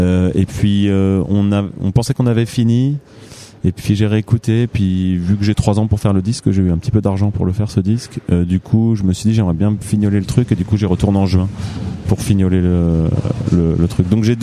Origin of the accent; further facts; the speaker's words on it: Auvergne-Rhône-Alpes, France; Je viens de Haute-Savoie